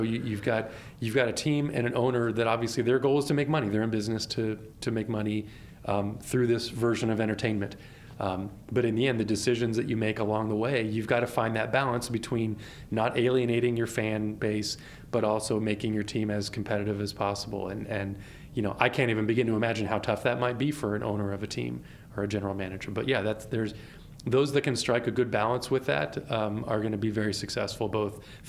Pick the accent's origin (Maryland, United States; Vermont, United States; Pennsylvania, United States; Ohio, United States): Pennsylvania, United States; Pittsburgh; because I'm from Pittsburgh.